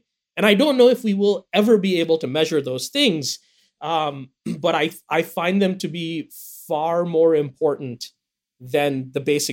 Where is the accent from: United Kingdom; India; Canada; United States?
India; when growing up in India